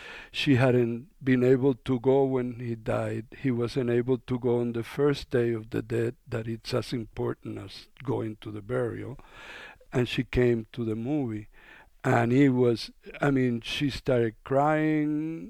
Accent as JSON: {"language": "English", "country": "Puerto Rico", "tie": "born or raised there", "also_born_or_lived": "Cuba", "said": "Well, I'm Cuban, and I grew up in Puerto Rico, and I've, you know, this is my third home."}